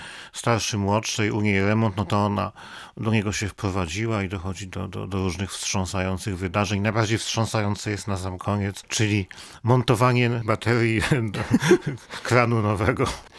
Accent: Iława, Warmian-Masurian Voivodeship, Poland; now in Warsaw, Poland; No tak, my wszyscy z Mazur jesteśmy związani. Jedziemy tam po grzybki, po ogóreczki i wracamy do Warszawy.

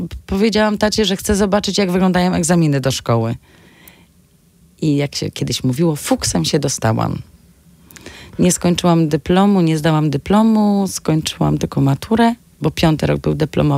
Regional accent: Kromolin, Lower Silesian Voivodeship, Poland; also born or lived in Kłodzko; A wychowywałam się w Kromolinie

